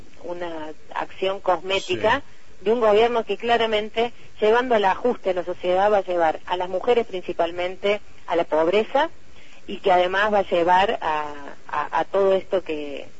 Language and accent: Spanish; Córdoba, Argentina; accent: Córdoba; me dijo, sos demasiado cordobesa para hablar en las radios.